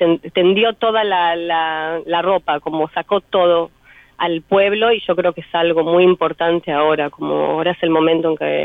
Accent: Argentina; now in Israel; Porque yo soy artista argentina israelí, soy también y también, digo siempre.

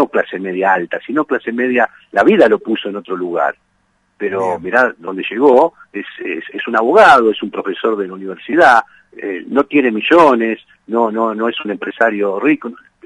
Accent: La Matanza, Buenos Aires Province, Argentina; born there; yo soy de barro, yo nací en La Matanza, yo empecé la política en La Matanza

